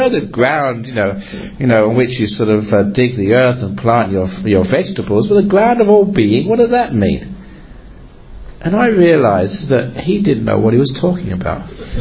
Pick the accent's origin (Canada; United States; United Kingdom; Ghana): United Kingdom; England; I was brought up in England. It was mostly a Christian country.